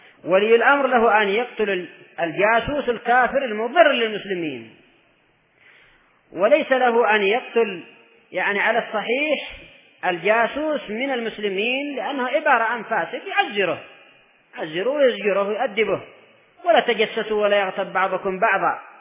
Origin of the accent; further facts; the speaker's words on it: Yemen; الطعام والذبائح عندنا في اليمن أيضا للقات والدخان